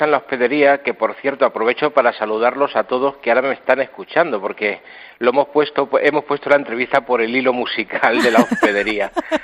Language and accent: Spanish; Castilla-La Mancha, Spain; Bueno, como manchego que soy, disfruto mucho haciendo pisto